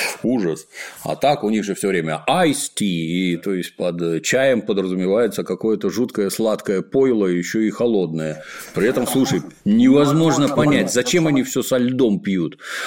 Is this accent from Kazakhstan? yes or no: no; Russia; но вроде я из России, я не сильно мерзну